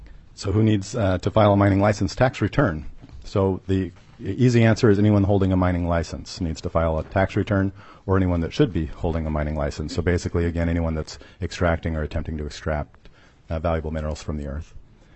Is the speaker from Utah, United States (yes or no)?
yes; Utah, United States; I come from Utah. We have one of the largest open pit mines there.